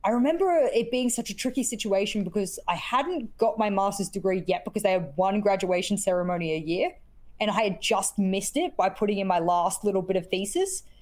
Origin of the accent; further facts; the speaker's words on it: Australia; Visas for an Australian woman all across the world, you would think that we're from Antarctica with that kind of nonsense.